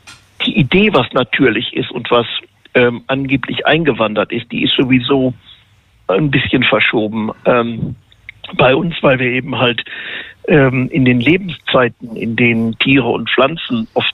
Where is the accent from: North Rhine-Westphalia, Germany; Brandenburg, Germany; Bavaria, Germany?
North Rhine-Westphalia, Germany; Bielefeld; born there; also born or lived in United Kingdom; now in Berlin, Germany; ich bin ja auch Wahl-Berliner, ich bin ja in Bielefeld geboren, aber habe dann eben halt 25 Jahre in Großbritannien gelebt.